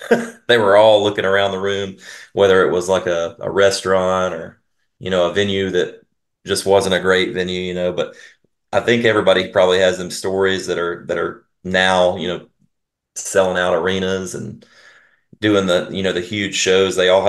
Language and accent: English; Luverne, Alabama, United States; Well, I grew up in a small town in rural Alabama called Luverne, town of, maybe 2,000 folks, not many people there in the town.